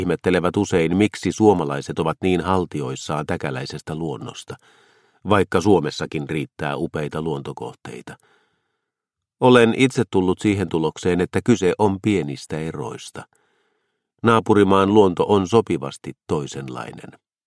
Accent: Pärnu, Pärnu County, Estonia; Kotikaupunkini Pärnun puistot, Saarenmaan rannat, Koillis-Viron rantajyrkänteet, Soomaan suot ja Haanian kumpuileva maisema Etelä-Virossa ovat kaikki yhtä hienoja ja rakkaita.

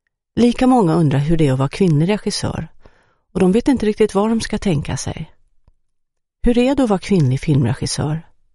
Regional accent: Washington, District of Columbia, United States; now in Sweden; Den skadade veteranens värld har jag sett mycket av under min uppväxt i Washington DC.

